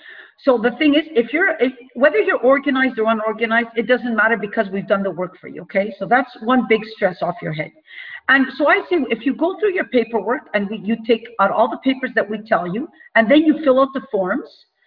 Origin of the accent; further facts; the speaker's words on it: Canada; yes, I'm from Canada, you're from the US, things are pretty much similar.